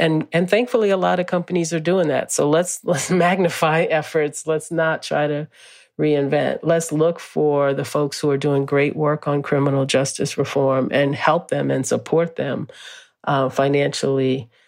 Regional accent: New Orleans, Louisiana, United States; I grew up in New Orleans. Hurricane Katrina is the kind of storm we're going to see more of in a climate impacted future. And, you know, we lost the home I grew up in.

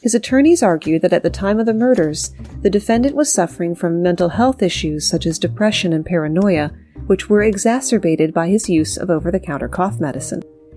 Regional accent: Virginia, United States; A woman in my home state of Virginia

